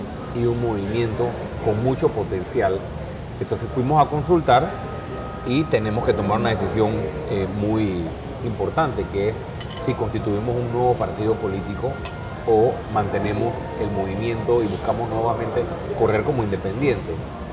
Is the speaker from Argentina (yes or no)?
no; Panama; Yo soy panameño antes que político.